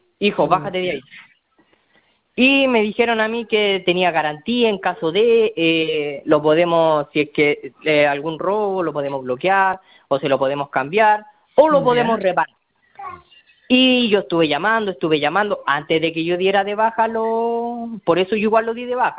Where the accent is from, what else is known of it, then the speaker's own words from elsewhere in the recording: Petorca, Valparaíso, Chile; yo soy de Petorca.